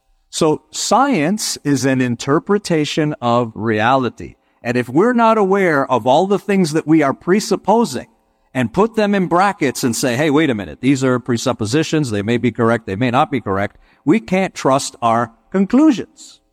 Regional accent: Toronto, Ontario, Canada; when I grew up in Toronto, Canada

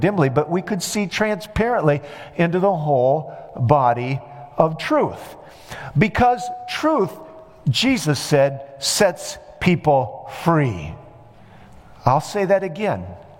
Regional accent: Peoria, Illinois, United States; When I was a boy, probably in the sixth grade, I grew up in Peoria, Illinois, and they took us on a field trip to Springfield.

